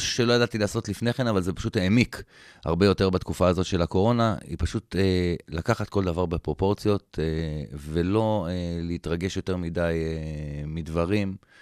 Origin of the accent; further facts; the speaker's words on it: Rishon LeZion, Central District, Israel; אני לא אשכח שהייתי גר בראשון